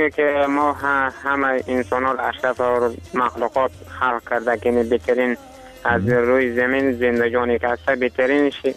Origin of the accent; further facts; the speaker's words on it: Badghis, Afghanistan; یکی از زادگاه ما همی بادغیس هست دیگه، زیاد دیگه. البته همه ما افغانستان بادم که دوست داریم، ما هم افغانیم. بازم دیگه ای سرزمین زادگاه ما است که میگه تولد شدیم، میگه سلام شدیم، بزرگ شدیم دیگه.